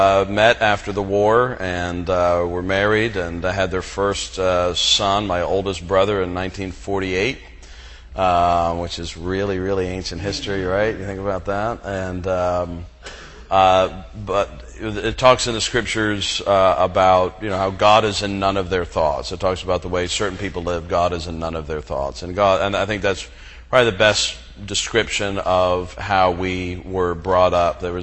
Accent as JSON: {"language": "English", "region": "Connecticut", "country": "United States", "tie": "born or raised there", "also_born_or_lived": "New York", "said": "I was born in New York. My family moved to Connecticut."}